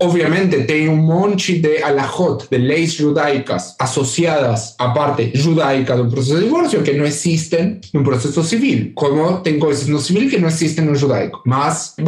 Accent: Argentina; Portuguese is a second language; now in São Paulo, Brazil; sou argentino, moro em São Paulo desde 2008, idas e voltas para Argentina, Israel, entre família, estudos, etc.

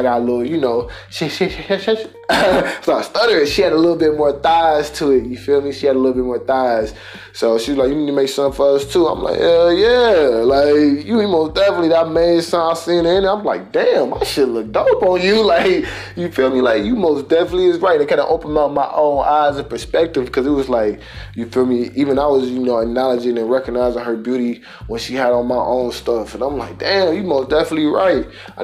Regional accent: Detroit, Michigan, United States; But because me personally, I'm from Detroit. Only thing I grew up on was curves.

